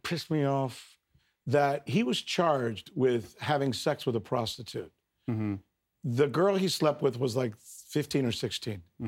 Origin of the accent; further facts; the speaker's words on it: Miami, Florida, United States; I am from Miami, so I know a lot of people at the Miami Herald.